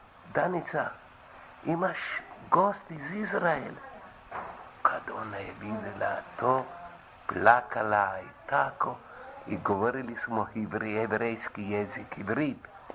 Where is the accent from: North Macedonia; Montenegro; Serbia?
North Macedonia; Bitola, Pelagonia; ja sam Makedonac, rođen u Bitolju.